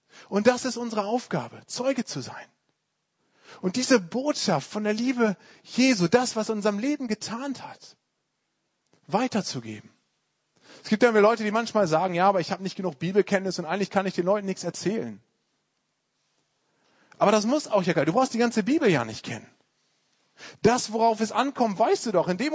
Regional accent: Lower Saxony, Germany; Bei uns in Ostfriesland ist das gang und gäbe.

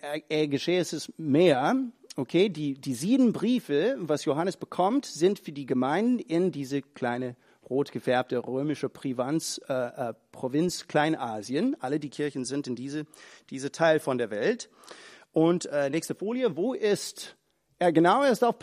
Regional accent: United States; German is a second language; Ich bin Amerikaner

